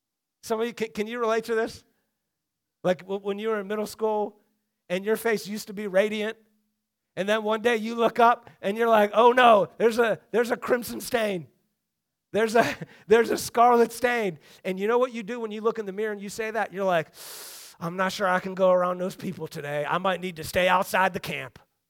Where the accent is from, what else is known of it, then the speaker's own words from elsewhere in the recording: United States; I'm not a Samaritan, I'm an American.